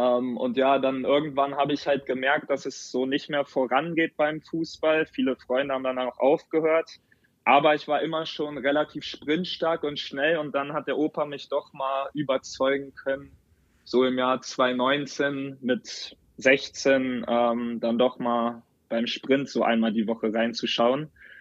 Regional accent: Nordsteimke, Lower Saxony, Germany; Ich bin in Nordsteimke aufgewachsen

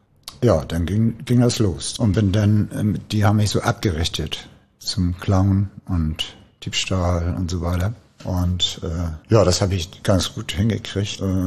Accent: Marne, Schleswig-Holstein, Germany; dass mein Opa dann gebürgt hat, wo ich aufgewachsen bin, weil der da irgendwie stellvertretender Bürgermeister war in Marne zu der Zeit

